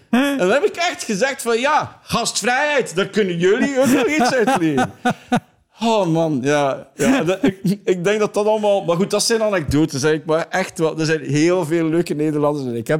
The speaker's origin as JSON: {"language": "Dutch", "region": "Flanders", "country": "Belgium", "said": "Ik ben een Vlaming. Ik ben dan toch weer niet zo stipt als dat het hoort."}